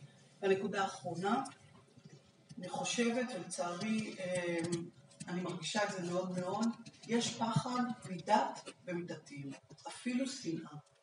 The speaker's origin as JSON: {"language": "Hebrew", "town": "Bnei Brak", "region": "Tel Aviv District", "country": "Israel", "tie": "born or raised there", "said": "אני גדלתי בבני ברק, אני יכולה לספר על כך מכלי ראשון"}